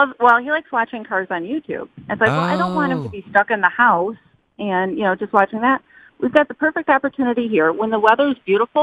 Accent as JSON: {"language": "English", "region": "Michigan", "country": "United States", "moved": "as an adult", "said": "we're from Michigan, so we moved, you know, 450 miles away from everybody to come here."}